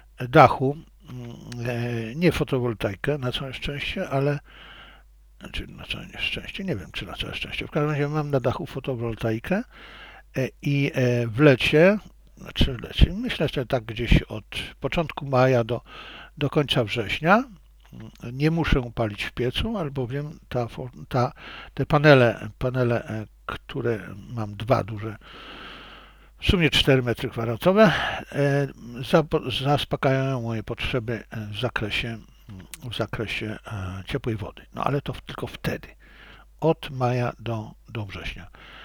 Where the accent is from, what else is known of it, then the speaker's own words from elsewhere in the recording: Silesian Voivodeship, Poland; wychowałem się na Śląsku, studiowałem na Politechnice Śląskiej.